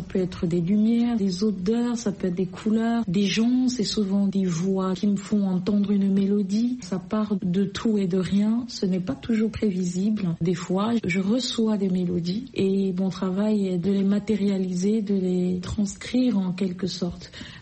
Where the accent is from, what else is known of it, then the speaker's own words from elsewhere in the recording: Anglophone Cameroon, Cameroon; Même si j'ai grandi au Cameroun, par exemple, dans un contexte plutôt bilingue, tantôt anglophone, tantôt francophone, ou très souvent francophone, mais je suis originaire de la partie du Cameroun anglophone.